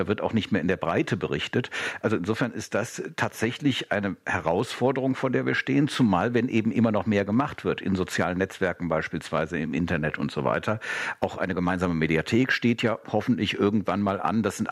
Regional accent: North Rhine-Westphalia, Germany; ich komme aus Nordrhein-Westfalen

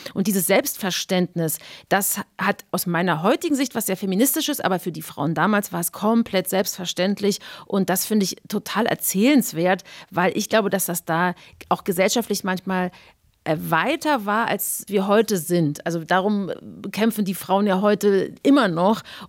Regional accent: Berlin, Germany; born there; Ich bin ja in Ostberlin geboren und war 14, als die Mauer fiel.

